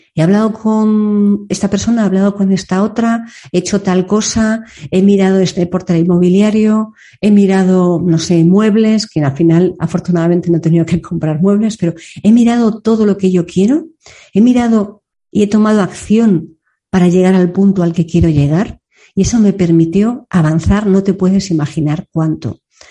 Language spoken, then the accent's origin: Spanish; Madrid, Community of Madrid, Spain; volviendo a Madrid, que ya sabéis que soy madrileña